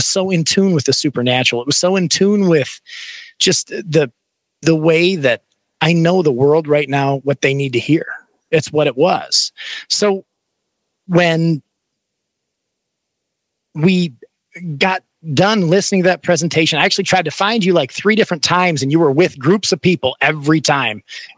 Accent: Michigan, United States; well as have another Michigander, because normally I'm the only one here and everybody makes fun of my accent.

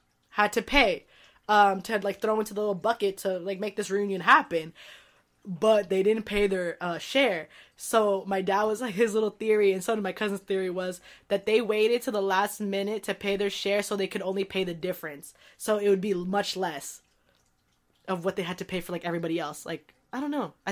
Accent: Philippines; also born or lived in United States; I felt so insecure and felt so, like, identity issues about being Filipino, because I feel like I just, like, I'm not Filipino enough

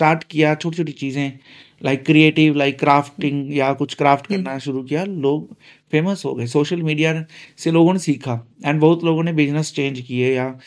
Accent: Sirsa, Haryana, India; मैं छोटे शहर से बिलोंग करता हूँ, सिरसा से

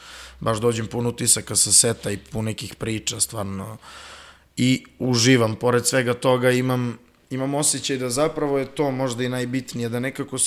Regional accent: Serbia; ja imam sreću da sam odrastao u Srbiji

